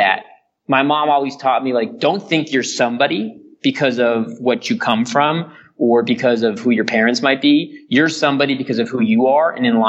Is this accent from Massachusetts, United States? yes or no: no; Los Angeles, California, United States; And I grew up in Los Angeles, and I grew up very fortunate.